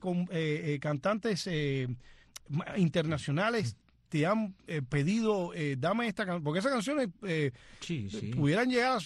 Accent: Cuba; uno se siente orgulloso de verlo como cubano

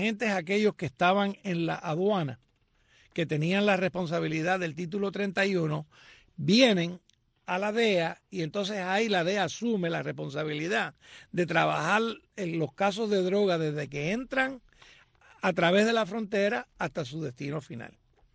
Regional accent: Puerto Rico; yo como puertorriqueño, pues quién se iba a imaginar que yo iba a ser un agente federal

